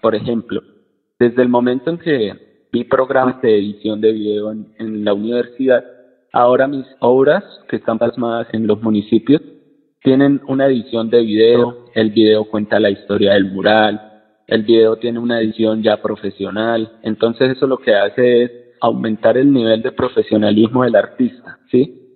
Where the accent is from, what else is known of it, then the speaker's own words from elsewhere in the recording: Málaga, Santander, Colombia; actualmente me encuentro trabajando en Concepción Santander, que es un municipio cercano a Málaga, que es mi ciudad de origen. En este municipio voy a estar 4 meses